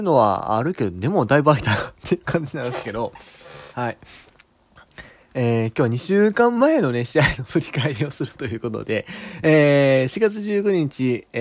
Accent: Amagasaki, Hyogo, Japan; 僕、まあ、兵庫県の尼崎市の出身なんですが、今はね、もうそこには住んでないんですけれども

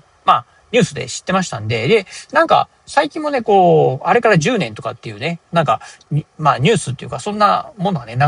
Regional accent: Kochi, Japan; now in Okayama, Japan; 出身が高知県で、で、今ね、岡山県に住んでますが

